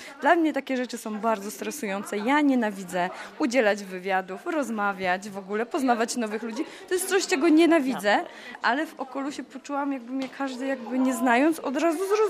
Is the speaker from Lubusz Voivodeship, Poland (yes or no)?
yes; Zielona Góra, Lubusz Voivodeship, Poland; Ja jestem na przykład z Zielonej Góry.